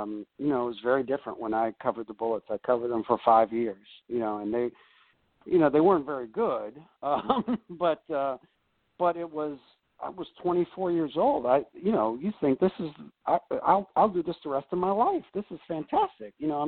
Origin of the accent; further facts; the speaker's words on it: Northeast, United States; I grew up in Northeast, and my dad's still there, so you know, we grew up rooting for all the Washington teams